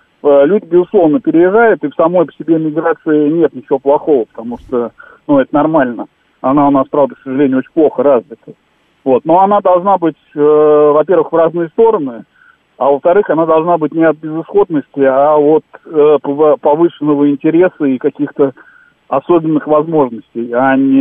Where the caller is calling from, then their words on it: Moscow, Russia; я, к сожалению, москвич